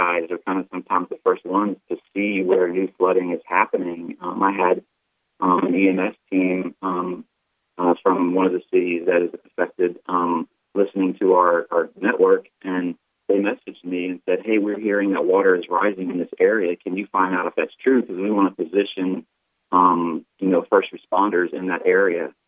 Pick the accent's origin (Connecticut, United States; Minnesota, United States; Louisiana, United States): Louisiana, United States; Lafayette; also born or lived in Lake Charles / Shreveport; now in Baton Rouge, United States; I was born in Lake Charles. I went to high school in Lafayette, and I live in Baton Rouge now. I lived in Shreveport, actually, for 13 years in between. So I'm from Louisiana. My family's from here.